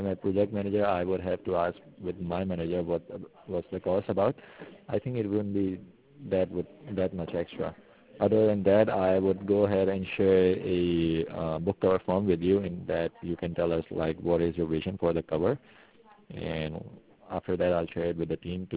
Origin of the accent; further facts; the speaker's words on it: Turkey; English is a second language; moved away as an adult; now in New York, United States; Originally, I'm from Turkey, but I ended up for my master's degree here in the States, and now I've got this job.